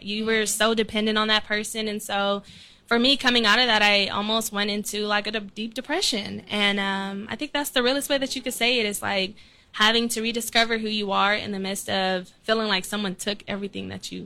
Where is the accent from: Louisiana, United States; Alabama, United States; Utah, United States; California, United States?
California, United States; Oakland; I was originally born in Oakland, California. East Oakland, to be exact.